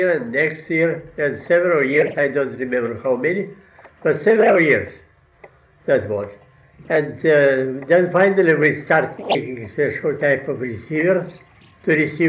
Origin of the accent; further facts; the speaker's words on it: Moscow, Russia; moved away; Well, let me tell you first that I came from Moscow, Russia